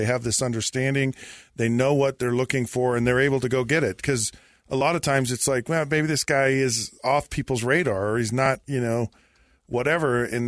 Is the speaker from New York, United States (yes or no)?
no; Washington, United States; I live there. I'm from Washington.